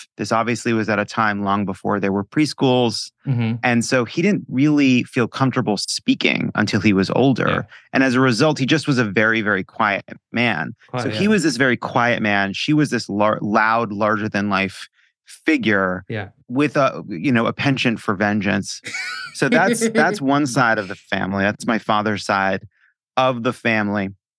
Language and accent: English; New York, United States; And, you know, I come from Long Island Jews.